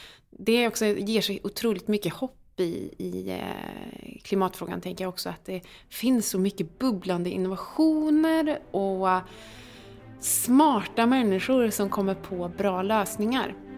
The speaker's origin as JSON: {"language": "Swedish", "town": "Karlstad", "region": "Värmland", "country": "Sweden", "said": "om vi är på en gräsplätt i Karlstad där jag kommer ifrån"}